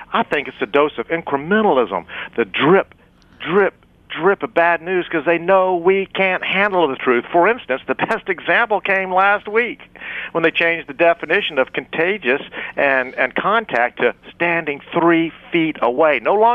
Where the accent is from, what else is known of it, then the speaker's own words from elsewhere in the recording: Atlanta, Georgia, United States; Besides, I'm from Atlanta.